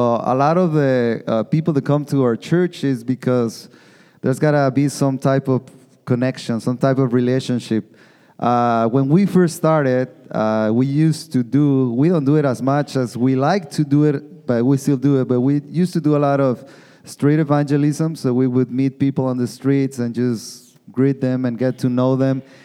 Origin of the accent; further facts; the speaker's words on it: Mexicali, Baja California, Mexico; moved away as an adult; now in United States; I'm from Mexico. I was born in Mexico, Mexicali, Mexico. For those who don't know where that is, we're close to Tijuana. And I moved to the United States when I was 19 years old. So it's been a long time. I'm 37 now.